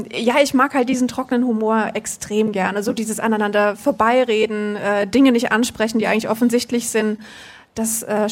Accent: Aschaffenburg, Bavaria, Germany; also born or lived in Mainz; now in Berlin, Germany; Ursprünglich komme ich aus Aschaffenburg und bin jetzt von Mainz hierher gezogen. Ich habe in Mainz 8 Jahre lang gelebt

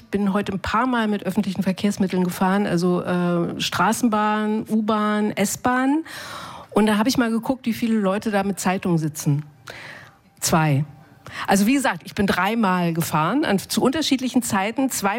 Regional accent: East Germany, Germany; Nee, also ich bin im Osten aufgewachsen.

